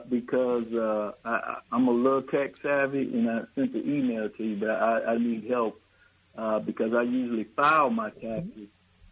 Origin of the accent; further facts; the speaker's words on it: Chicago, Illinois, United States; I just have a thing about supporting people from Chicago, because I'm from Chicago.